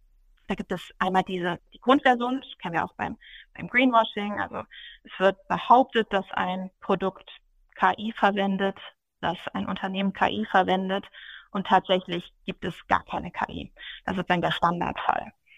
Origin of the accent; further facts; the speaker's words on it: Bremen, Germany; also born or lived in Hamburg; now in Düsseldorf, Germany; komme ursprünglich aber aus dem hohen Norden, bin Bremerin und habe in Hamburg studiert